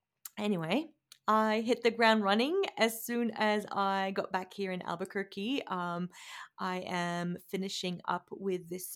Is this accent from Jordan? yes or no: yes; Jordan; now in United States; I mean, I grew up in Jordan